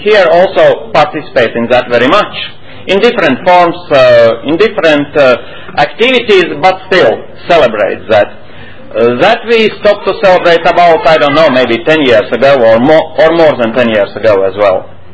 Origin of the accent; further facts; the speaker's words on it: Latvia; English is a second language; For me, as Latvian, it's not easy. You must understand that, as English language is not my mother tongue, and it's exciting, of course.